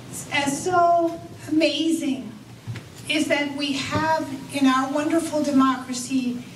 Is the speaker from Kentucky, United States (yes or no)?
yes; Hopkinsville, Kentucky, United States; When I grew up in Hopkinsville, I really was afraid of most